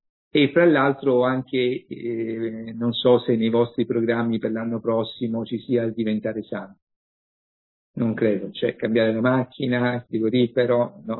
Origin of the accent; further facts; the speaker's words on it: Grottaglie, Apulia, Italy; nel senso che il mio paese è Grottaglie, c'è un grottagliese, nel 1700, gesuita, fra l'altro